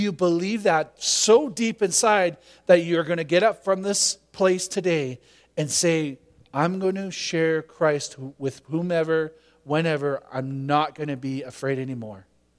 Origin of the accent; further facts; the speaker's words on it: Canada; being a Canadian, we're like ultra quiet